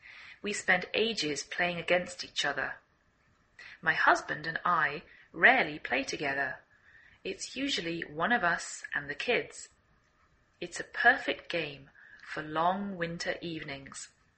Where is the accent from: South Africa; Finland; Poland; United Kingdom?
United Kingdom; England; now in United States